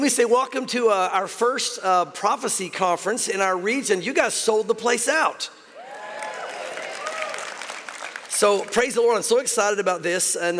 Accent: the South, United States; But the reality is that growing up in the South like I did, prophecy is something you never really heard about very much.

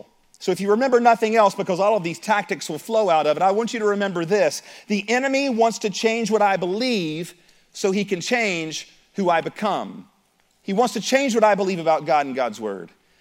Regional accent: Appalachia, United States; I think about growing up in Appalachia, just a couple hours north of here

